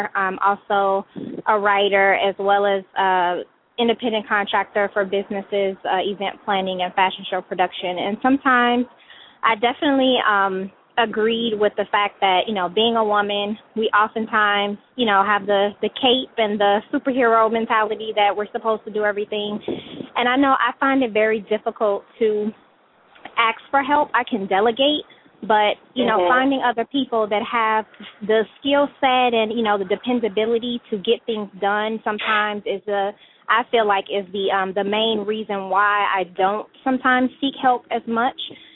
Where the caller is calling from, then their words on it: Atlanta, Georgia, United States; I'm calling from Atlanta.